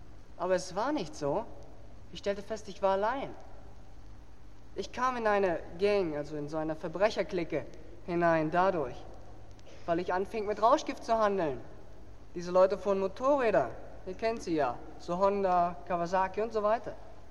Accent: Berlin, Germany; Ja, ich komme aus Berlin. Ich bin sehr früh von zu Hause weggelaufen. Ich war 15.

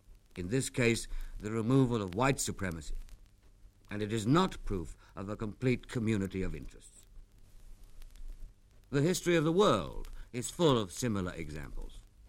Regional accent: Mthatha, Eastern Cape, South Africa; born there; After all, I was born in Umtata 46 years ago.

